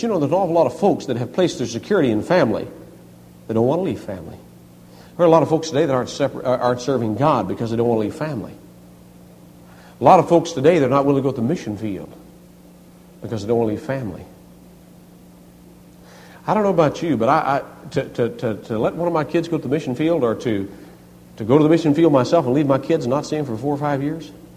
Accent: Kentucky, United States; We were born and raised in Kentucky, but dad's been in Georgia now for nearly 20 years.

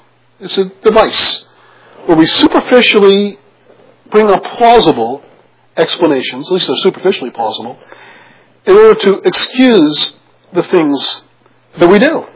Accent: Brooklyn, New York, United States; I remember growing up in Brooklyn, New York, we all lived in these row houses

